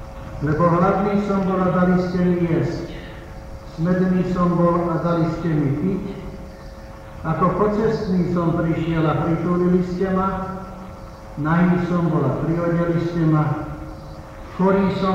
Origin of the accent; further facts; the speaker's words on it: Záhorie, Slovakia; ja som zo Záhoria